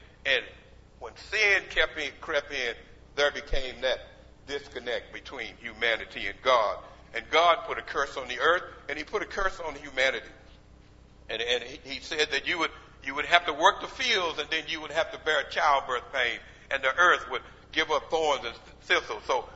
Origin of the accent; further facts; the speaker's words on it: Abilene, Texas, United States; I remember as a young lad growing up in Abilene, Texas.